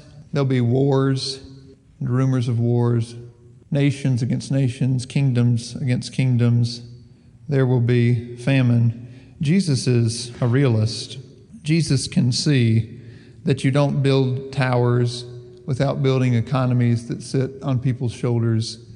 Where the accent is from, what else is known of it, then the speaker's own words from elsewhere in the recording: the South, United States; I grew up in the South, in the Bible Belt.